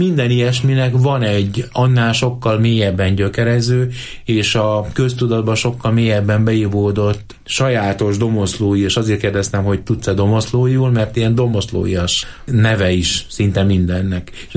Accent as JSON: {"language": "Hungarian", "town": "Gyöngyös", "region": "Heves", "country": "Hungary", "tie": "born or raised there", "said": "Egy nagyon különleges keresztmetszet Gyöngyös, az én szülővárosom, ahol pillantásoktól függ, hogy éppen síkvidéket vagy hegyvidéket látsz."}